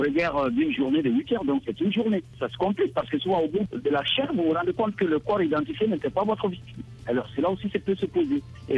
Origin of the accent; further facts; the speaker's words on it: Mali; notamment chez nous au Mali